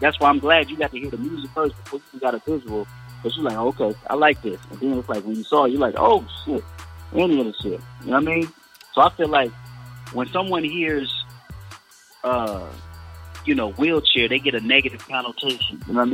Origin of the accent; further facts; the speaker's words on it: Inglewood, California, United States; Now, what's ironic about that is I grew up in Inglewood. I started gangbanging, you know, at an early age.